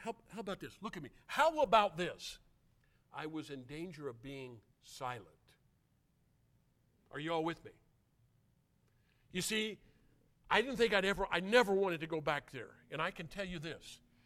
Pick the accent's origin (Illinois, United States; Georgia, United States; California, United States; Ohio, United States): Illinois, United States; I was driving from Paris Island, South Carolina, to Southern Illinois, where I grew up.